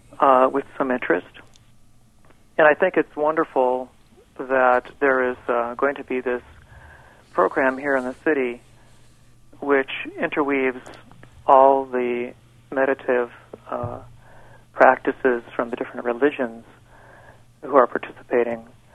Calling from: Urbana, Illinois, United States; I'm calling from Urbana.

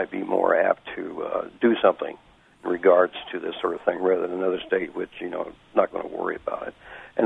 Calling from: Indiana, United States

